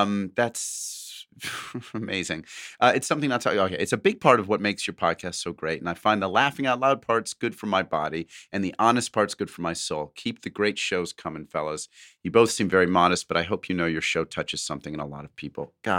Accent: New Zealand; now in Australia; At present, I am in week 4 of an 8-week COVID lockdown in Western Sydney, Australia. But I'm originally from New Zealand.

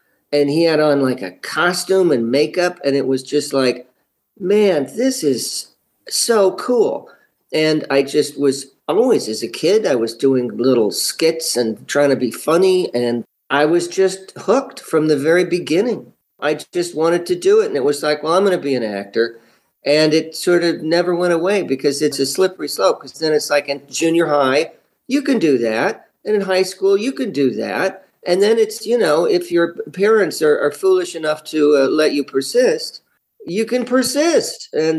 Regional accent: La Jolla, California, United States; I grew up in San Diego, California. I'm a California boy. I grew up in a little community called La Jolla and went to La Jolla High.

